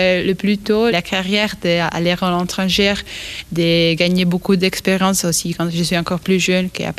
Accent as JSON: {"language": "French", "country": "Italy", "lives_now": "Switzerland", "said": "parce que moi, je viens aussi de l'Italie et je veux retourner là-bas."}